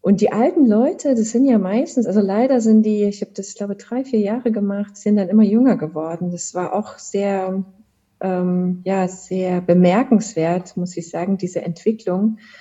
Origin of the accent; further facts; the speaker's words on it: Chemnitz, Saxony, Germany; Und dann sind wir wieder in Chemnitz, bei meiner Heimatstadt.